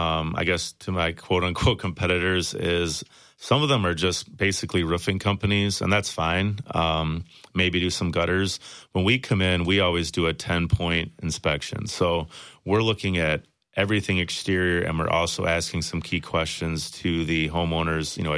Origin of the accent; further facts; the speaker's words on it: Janesville, Wisconsin, United States; also born or lived in Beloit; So, my family, we grew up here in the Janesville area. We've been here over 45 years. My parents actually moved to Beloit when I was 16, so we moved to Beloit.